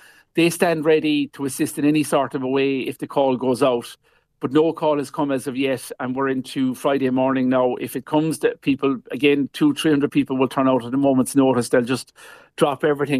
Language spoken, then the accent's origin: English; Kenmare, County Kerry, Ireland; I'm from Kenmare myself